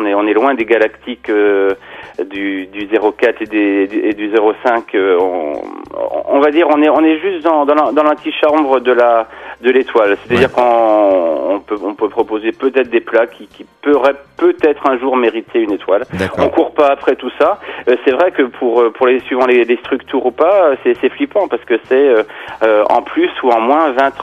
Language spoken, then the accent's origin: French; Brittany, France; je suis breton.